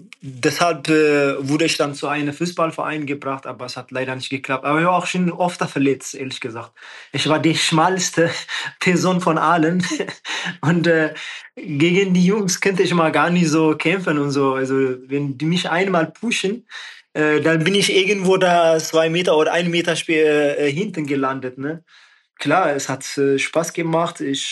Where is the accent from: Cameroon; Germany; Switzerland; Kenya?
Kenya; ich bin ja auch schon in Ostafrika geboren und in einem kleinen Dorf. Und da bin ich mal auch immer zur Schule zu Fuß gegangen, so wie auch jede Kinder in Kenia.